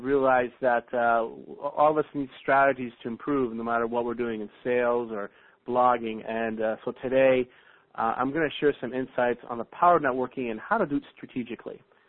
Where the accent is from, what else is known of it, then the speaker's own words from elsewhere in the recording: Toronto, Ontario, Canada; I'm here from Toronto, Ontario.